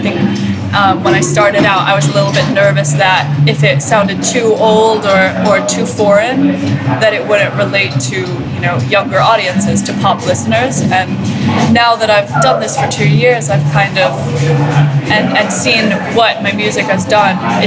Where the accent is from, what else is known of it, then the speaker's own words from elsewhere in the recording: Iceland; But yeah, I think growing up in Iceland kind of forced me to create like a big imaginary world of music